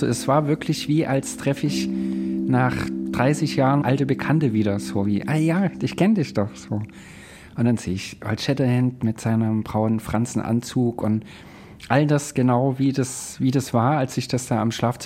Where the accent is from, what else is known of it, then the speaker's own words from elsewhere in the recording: Saxony, Germany; Ich bin im Erzgebirge aufgewachsen. DDR-Zeit muss so Mitte der 80er gewesen sein. Und ich war damals 10, 11 Jahre alt.